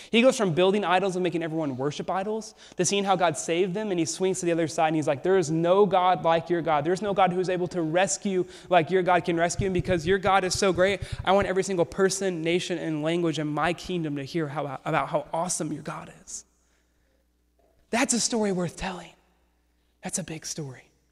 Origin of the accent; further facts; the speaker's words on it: Arkansas, United States; Like, I'm from Arkansas, which is in the South, which essentially means I was born in a church.